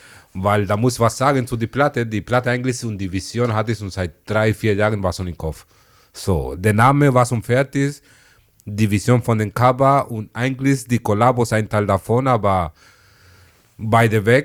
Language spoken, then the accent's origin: German; Malabo, Bioko Norte, Equatorial Guinea; also born or lived in Madrid, Spain; Meine Wurzeln kommen aus Äquatorial Guinea. Genau, ich bin in Malabo groß geworden.